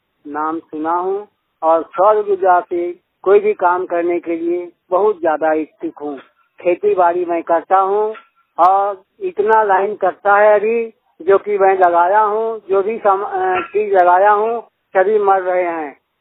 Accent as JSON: {"language": "Hindi", "town": "Bengabad", "region": "Jharkhand", "country": "India", "said": "ग्राम राजकोष बेंगाबाद, जिला गिरिडीह, झारखंड का रहने वाला हूँ।"}